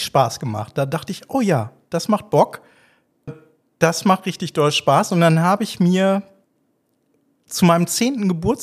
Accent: Witten, North Rhine-Westphalia, Germany; also born or lived in Bochum; Ich bin in Bochum geboren und habe da bis zu meinem 5. Lebensjahr gelebt. Also Kindergarten habe ich in Bochum gemacht. Und dann sind wir nach Witten gezogen.

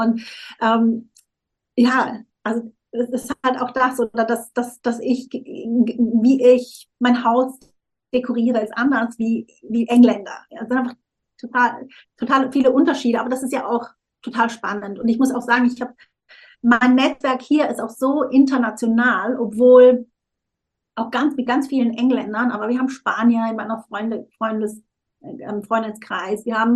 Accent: Switzerland; weil ich bin halb Südafrikanerin. Ich habe meiner Mutter lange vorgeworfen, also ich bin ja in der Schweiz aufgewachsen

